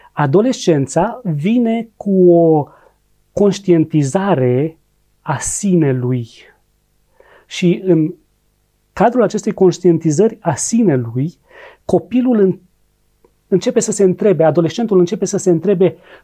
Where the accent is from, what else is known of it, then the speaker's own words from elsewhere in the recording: Romania; Și eu, ca român, mă uit așa